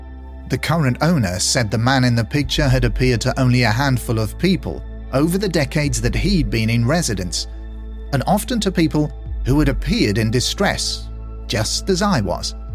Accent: Northern Ireland, United Kingdom; I'm from Northern Ireland.

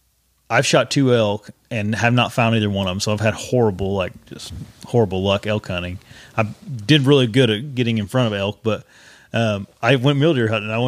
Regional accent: Indiana, United States; I'm from Indiana.

